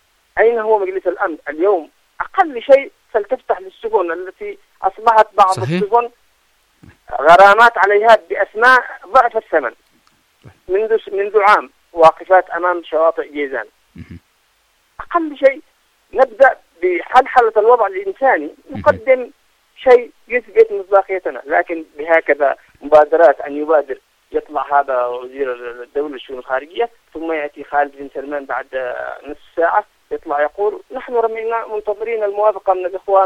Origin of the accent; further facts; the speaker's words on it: Yemen; نحن شعب يمني عظيم مؤمنين بالله،